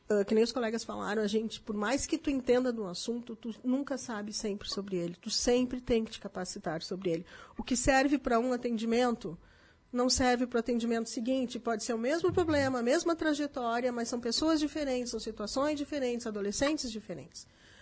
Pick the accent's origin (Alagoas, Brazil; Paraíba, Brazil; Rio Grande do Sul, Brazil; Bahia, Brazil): Rio Grande do Sul, Brazil; Porto Alegre; now in Garibaldi, Brazil; né? Eu sou porto-alegrense. Sou casada com garibaldense. Uhum. Garibaldi me acolheu. Eu moro aqui há 5 anos.